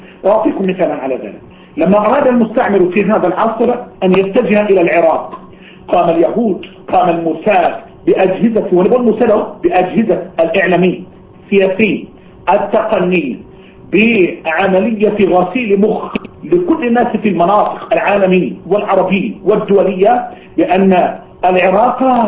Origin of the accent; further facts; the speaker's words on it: Egypt; ورغم ذلك علاقات عندنا في مصر يمسك شبكات جاسوسية